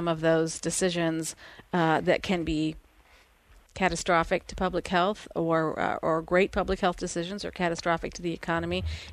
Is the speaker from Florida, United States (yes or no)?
no; Sioux Falls, South Dakota, United States; everyone who heard I was from Sioux Falls asked me about the crime rate and asked me if I was scared to live in Sioux Falls.